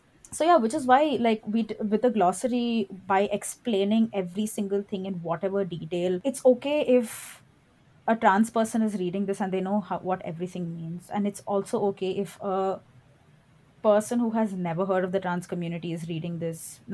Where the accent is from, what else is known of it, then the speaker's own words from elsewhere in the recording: South India, India; because I'm South Indian and I will not do that again.